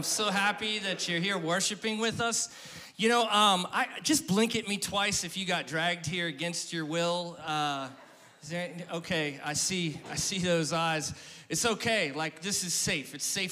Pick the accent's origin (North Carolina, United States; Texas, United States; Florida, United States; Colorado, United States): Florida, United States; Fellsmere; I'm from Felsmere, so either I'm going to talk like a redneck or Mexican, or my daughter's Ugandan. So those are the accents that I have.